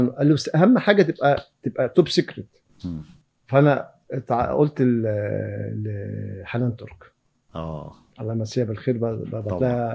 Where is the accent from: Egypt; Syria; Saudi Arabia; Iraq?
Egypt; ونفسي يبقى عندنا في مصر مش واحد ولا اتنين، احنا عندنا 110 مليون